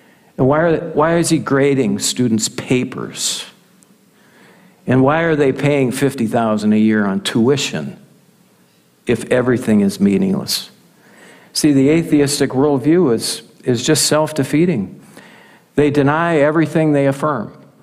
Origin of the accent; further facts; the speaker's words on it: Buffalo, United States; we drove up to Buffalo. That's my hometown. And right off of Highway 25, if you blink, you're going to miss where I grew up. All 18 years. That small farm property.